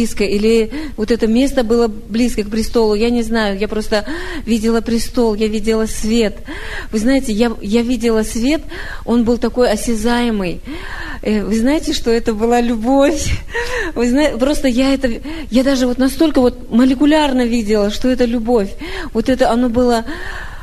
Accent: Kazakhstan; Я из Казахстана.

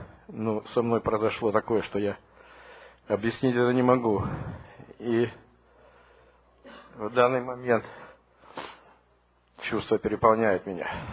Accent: Portland, United States; я из Портленда.

